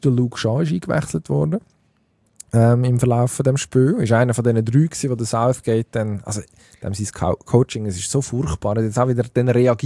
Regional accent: Switzerland; das haben wir jetzt als Schweizer gesehen

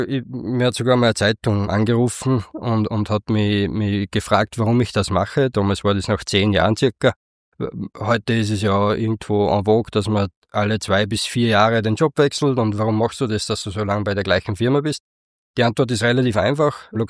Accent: Eigenschlegel, Upper Austria, Austria; Bin aufgewachsen in Eigenschlegel, bin dort eines von 3 Kindern, das jüngste, habe 2 ältere Schwestern. Ich würde sagen, ich bin so aufgewachsen, wie man am Land eben aufwächst

